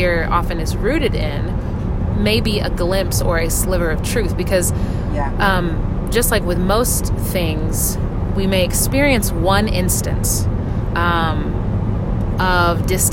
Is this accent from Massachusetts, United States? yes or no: no; Wichita, Kansas, United States; And I grew up in Wichita